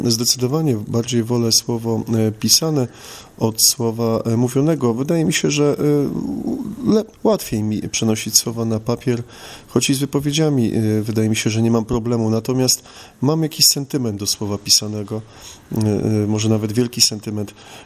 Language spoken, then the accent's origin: Polish; Warsaw, Masovian Voivodeship, Poland; ja, który wychowywałem się na homiliach księdza Jerzego, cała moja rodzina, to była rodzina żoliborska, wszyscy chodziliśmy do tego kościoła i moja nieżyjąca matka i jej 3 siostry, moje ciotki, dziadkowie.